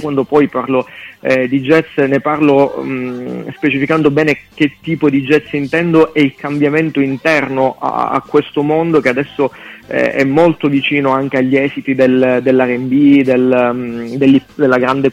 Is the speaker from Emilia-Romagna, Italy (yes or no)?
no; Sicily, Italy; da bianco, da italiano, io dico spesso anche da siciliano